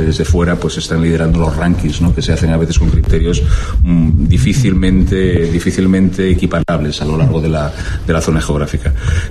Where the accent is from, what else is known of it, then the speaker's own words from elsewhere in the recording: Gijón, Asturias, Spain; yo soy de Gijón